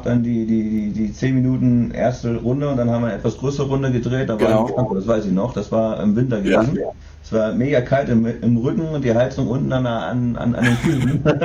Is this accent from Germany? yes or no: yes; Saxony-Anhalt, Germany; born there; now in Quickborn, Germany; Etwas nördlicher von Hamburg, Quickborn. Bin geboren in Sachsen-Anhalt.